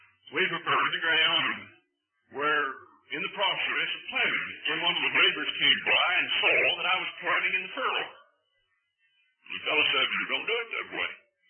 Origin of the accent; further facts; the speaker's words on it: Oklahoma, United States; I grew up on a farm. And my father, I grew up in Western Oklahoma.